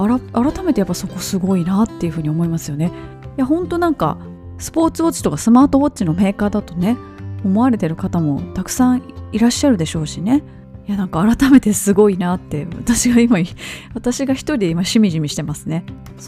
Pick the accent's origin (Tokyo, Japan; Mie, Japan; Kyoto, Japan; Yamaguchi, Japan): Kyoto, Japan; 小学校の時に京都市にいたんですね。